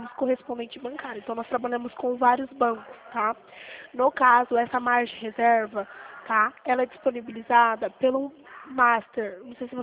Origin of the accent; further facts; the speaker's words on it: São Paulo, Brazil; now in Dracena, Brazil; eu sou de São Paulo mesmo, tá? Só que eu fico no interior de São Paulo. Não sei se você já ouviu falar, cidade de Dracena, perto de Presidente Prudente.